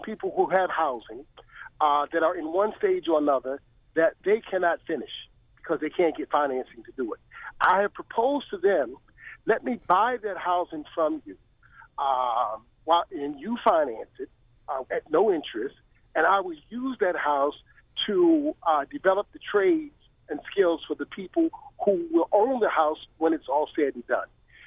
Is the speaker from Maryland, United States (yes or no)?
yes; Baltimore, Maryland, United States; Listen, I'm from Baltimore City, and I'm aware of the problem